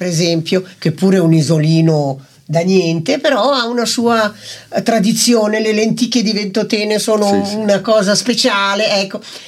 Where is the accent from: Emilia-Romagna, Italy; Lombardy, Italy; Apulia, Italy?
Lombardy, Italy; Saronno; ovvio sono lombarda, sarronese